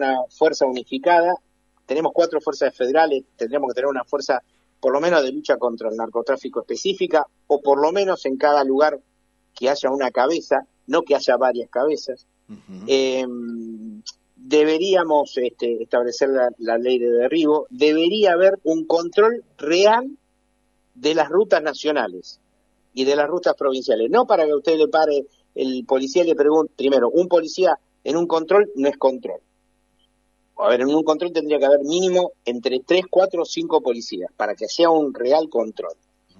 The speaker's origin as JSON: {"language": "Spanish", "region": "Buenos Aires", "country": "Argentina", "said": "La droga, hoy, cuando yo vine, yo soy porteño, cuando yo vine al norte... había droga, pero no la droga que hay hoy."}